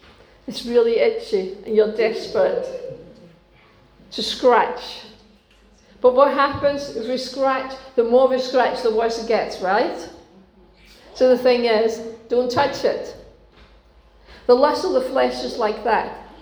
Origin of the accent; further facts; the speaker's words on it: Denmark; English is a second language; You most of you know that I'm originally from Denmark